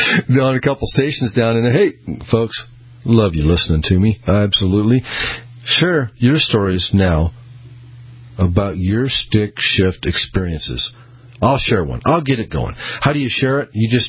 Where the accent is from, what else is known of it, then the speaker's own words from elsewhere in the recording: Peoria, Illinois, United States; born there; And number one on the list is where I was born in Peoria, Illinois.